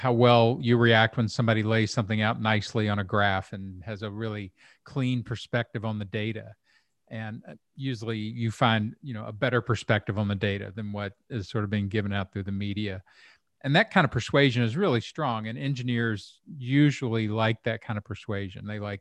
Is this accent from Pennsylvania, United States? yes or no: no; Louisville, Kentucky, United States; I'm from Kentucky, but I was in a suburb like Louisville, like on the edge of the city of Louisville. So there was rural around us.